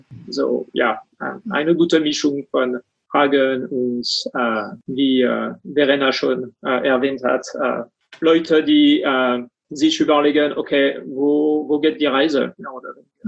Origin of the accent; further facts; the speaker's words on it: France; German is a second language; now in Erlangen, Germany; Ich bin 49 Jahre alt, noch für einige Wochen mehr. Ich komme aus Frankreich und wohne in Erlangen seit 2017 mit meiner Frau und 6-jährigen Sohn.